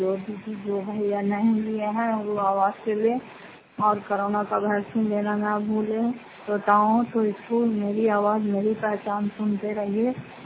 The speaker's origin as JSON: {"language": "Hindi", "town": "Fatehpur", "region": "Bihar", "country": "India", "said": "घर फतेहपुर पंचायत मकरौता जिला नालंदा पचरा ब्लॉक की निवासी हूँ।"}